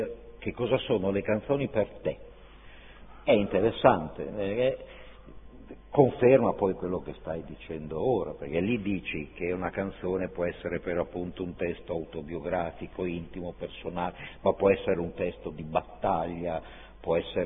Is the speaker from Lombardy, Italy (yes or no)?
no; Zocca, Emilia-Romagna, Italy; io sono di Zocca e sono amico